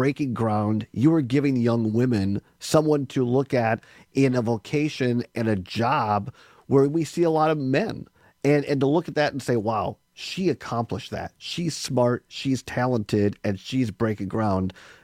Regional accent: Wisconsin, United States; I grew up in Southwest Wisconsin, not in the Driftless area, Richland County, and our family farm.

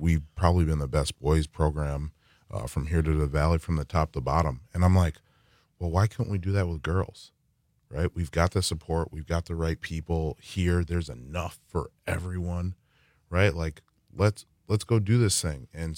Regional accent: Green Bay, Wisconsin, United States; obviously, I'm from Green Bay. We started with boys. That was our deal.

